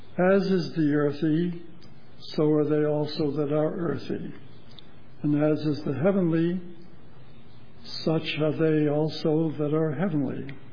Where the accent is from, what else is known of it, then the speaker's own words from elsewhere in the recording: Connecticut, United States; my wife Ruth is playing the piano. We come from Northeast Connecticut.